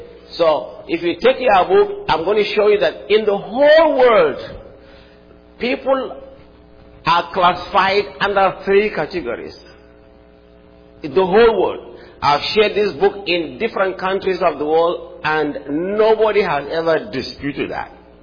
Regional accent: Nigeria; And then with my international passport, they know that I'm from Nigeria.

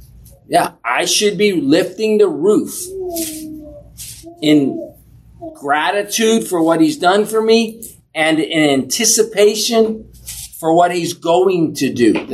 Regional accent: West Virginia, United States; also born or lived in Massachusetts; The first house we lived in West Virginia, when we moved from Massachusetts to West Virginia, they had no running drinking water.

